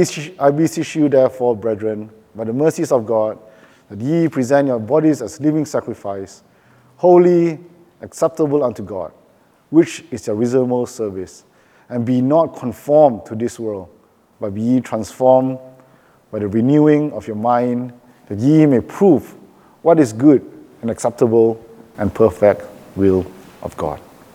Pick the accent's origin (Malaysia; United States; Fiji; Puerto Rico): Malaysia; now in Perth, Australia; I grew up in Malaysia. We have temples to different gods in every corner.